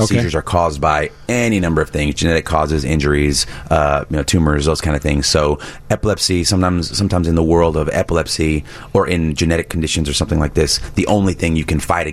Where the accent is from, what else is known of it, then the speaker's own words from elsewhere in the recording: Dallas, Texas, United States; also born or lived in Boston; now in New York City, United States; Well, you know, I grew up in Texas. I grew up in Dallas. Went to school in Boston, and then ended up in New York for the last 10 years.